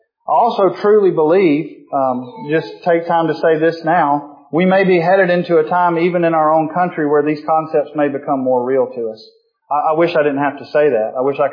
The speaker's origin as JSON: {"language": "English", "region": "Mississippi", "country": "United States", "said": "I guess it was ignorance, because I'm from Mississippi and I'm not used to being around the ocean and all that stuff."}